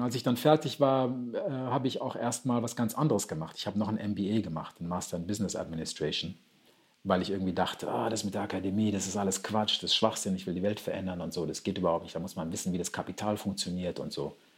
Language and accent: German; Ghana; afrikanischen Sprachen, die ich in meiner Kindheit in Ghana mitbekommen hatte. Und auch selbst, ich spreche auch 1,5 ghanaische Sprachen.